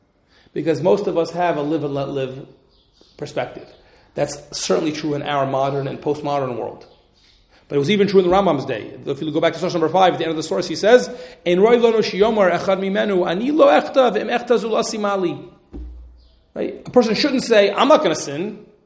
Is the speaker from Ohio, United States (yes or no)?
yes; Cincinnati, Ohio, United States; I don't think I mentioned before, you know, when I'm growing up in Cincinnati, right?